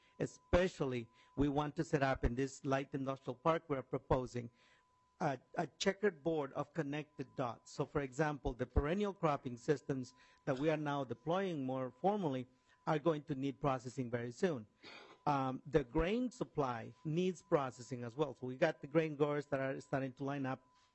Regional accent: Guatemala; English is a second language; now in Northfield, United States; I live in Northfield, Minnesota. I'm from Guatemala.

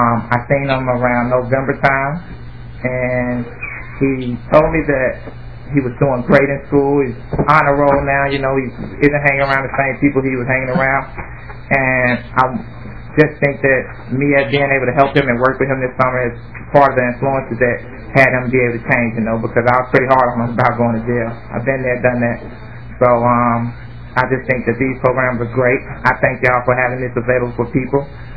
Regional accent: Minneapolis, Minnesota, United States; I'm from North Minneapolis. I'm 21 years old.

